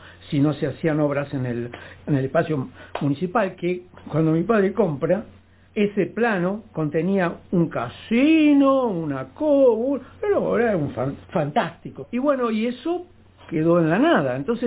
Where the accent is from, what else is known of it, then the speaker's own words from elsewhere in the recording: Trentino-Alto Adige, Italy; Yo vengo del Sud Tirol.